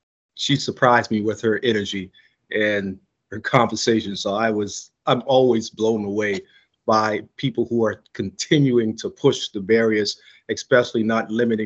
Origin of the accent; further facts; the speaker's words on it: Georgetown, South Carolina, United States; for my hometown of Georgetown, because my older friends, they always say I placed Georgetown on the map